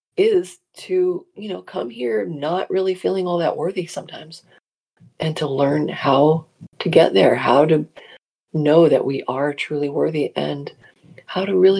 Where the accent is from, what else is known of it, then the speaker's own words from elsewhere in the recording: New Jersey, United States; accent: Jersey; I revert back to my Jersey accent.